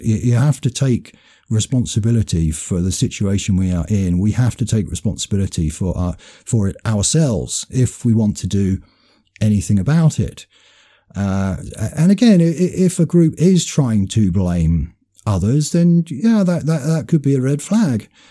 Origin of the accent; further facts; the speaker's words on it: United Kingdom; As white people, as white British people, our identity as being British has been taken from us